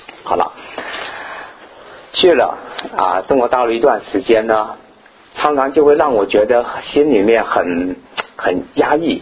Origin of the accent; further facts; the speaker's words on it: Taiwan; 我想大家都知道我的背景，我是从台湾出来的啊。